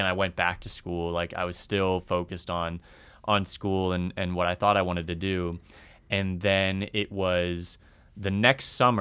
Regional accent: Virginia, United States; No. I grew up in Northern Virginia and then West Virginia.

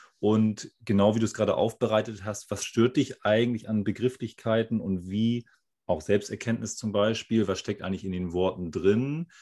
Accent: Husum, Schleswig-Holstein, Germany; damals im schönen Husum in meiner Heimatstadt

